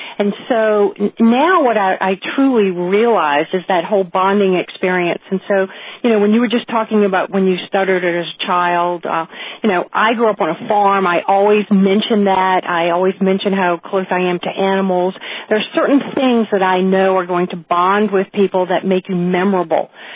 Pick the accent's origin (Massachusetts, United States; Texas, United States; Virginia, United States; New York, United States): Virginia, United States; Virginia Beach; And just recently, I emceed something here in my hometown in Virginia Beach